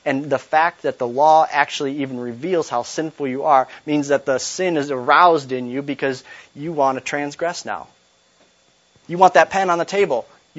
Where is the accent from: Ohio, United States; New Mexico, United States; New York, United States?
Ohio, United States; Toledo; I used a brief example last week that I grew up in Toledo